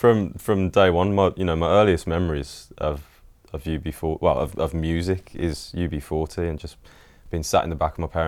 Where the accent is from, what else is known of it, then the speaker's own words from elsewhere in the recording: Birmingham, West Midlands, United Kingdom; yeah, I come from Birmingham.